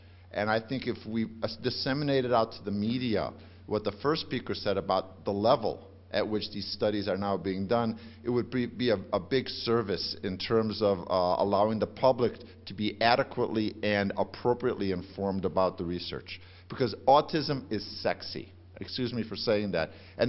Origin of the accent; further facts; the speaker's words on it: Cleveland, Ohio, United States; from Cleveland.